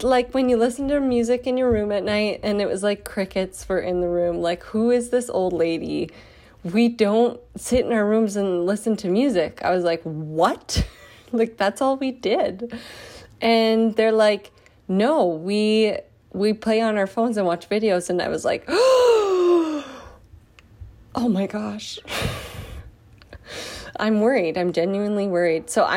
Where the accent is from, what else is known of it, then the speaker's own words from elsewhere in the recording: Canada; I'm from Canada, so give me a break.